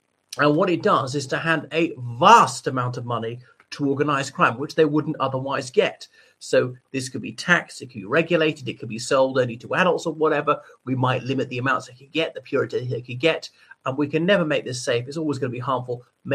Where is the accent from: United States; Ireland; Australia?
Ireland; from Ireland.